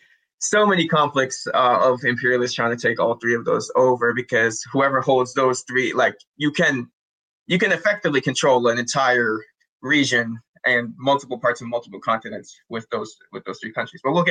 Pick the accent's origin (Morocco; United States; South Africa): Morocco; like in my home country of Morocco